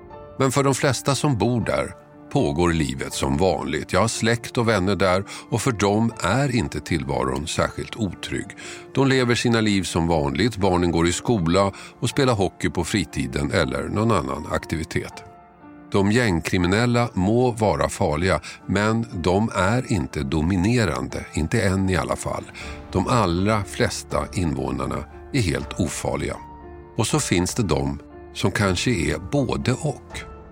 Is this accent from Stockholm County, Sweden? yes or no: yes; Tumba, Stockholm County, Sweden; Jag är uppvuxen i Tumba, sydost om Stockholm. Kanske inte den tjusigaste av Stockholms förorter, inte ens då.